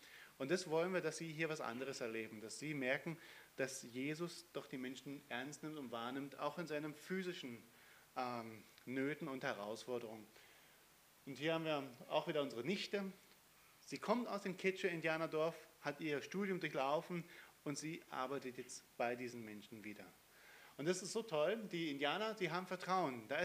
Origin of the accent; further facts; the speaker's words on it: Germany; Ich als Deutscher möchte gerne manchmal loslegen.